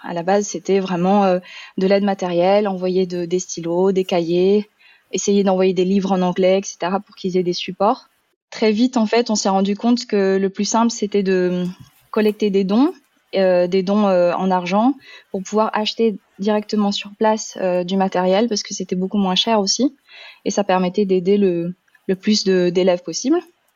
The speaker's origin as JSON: {"language": "French", "country": "France", "tie": "born or raised there", "said": "Moi, j'ai eu la chance, en grandissant en France, d'avoir été boursière du CROUS."}